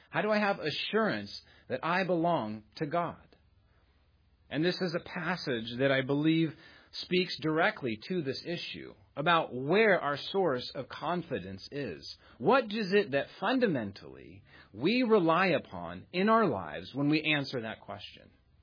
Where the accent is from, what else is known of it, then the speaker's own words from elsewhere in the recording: California, United States; My home state, California, it's over 100 degrees there